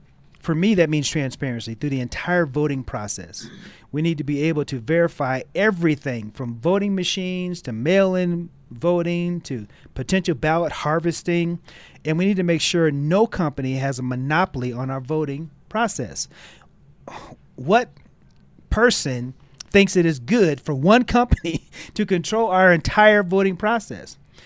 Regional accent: East Coast, United States; So I grew up on the East Coast, went into the Air Force, became conservative, ran for office in Denver and then in Jefferson County.

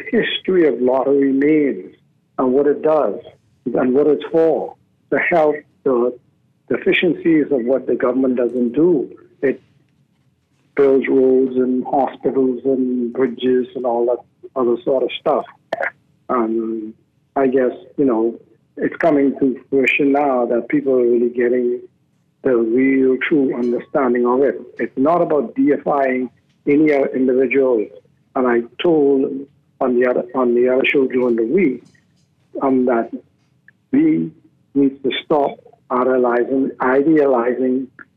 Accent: Nassau, New Providence, Bahamas; I grew up in Yellow Elder. Michael Pintat and I grew up in Yellow Elder, and we always went to government schools.

